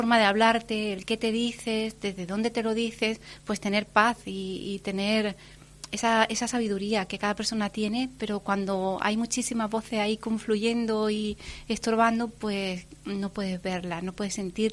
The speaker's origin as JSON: {"language": "Spanish", "town": "Motril", "region": "Andalusia", "country": "Spain", "tie": "born or raised there", "said": "es mi ciudad, es mi tierra, y yo invito de verdad a los motrileños"}